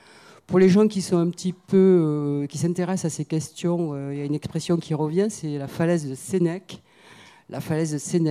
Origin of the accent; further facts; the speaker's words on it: Provence-Alpes-Côte d'Azur, France; Je suis du Sud-Est, peut-être ça s'entend. Et l'Empire romain, ben, quand on vit en Provence, il est déjà tout autour de nous.